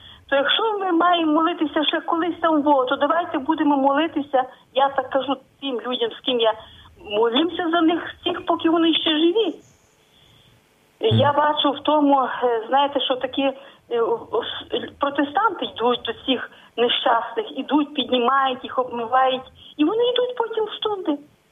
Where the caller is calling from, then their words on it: Rivne, Rivne Oblast, Ukraine; Я з Рівного.